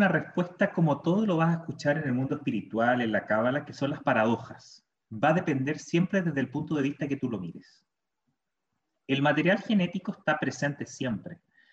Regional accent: Chile; also born or lived in Salamanca, Spain; En Salamanca. Entonces yo cuando llegué de Chile no me entendían y modifiqué el hablaba del, acá nosotros decimos celular, ustedes dicen móvil, nosotros decimos el computador, el ordenador, y de ahí fui cambiando, ahora que volví a Chile, me volví a chilenizar.

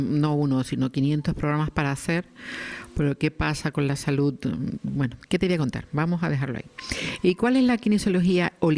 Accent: Málaga, Andalusia, Spain; Sí, yo soy malagueña.

